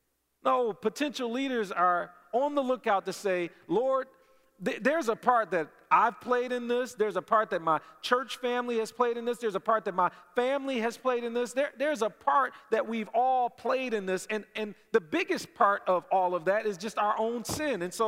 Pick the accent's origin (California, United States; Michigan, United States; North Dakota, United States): Michigan, United States; Detroit; I'm from Detroit. I'm here now on the other side of the state, 2 hours away from home.